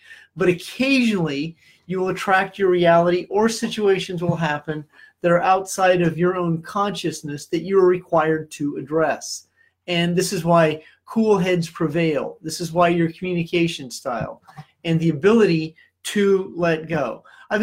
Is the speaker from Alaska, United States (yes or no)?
no; Kansas City, Missouri, United States; On March 30th, I'll be in my hometown, Kansas City, Missouri, at the KCI International Airport.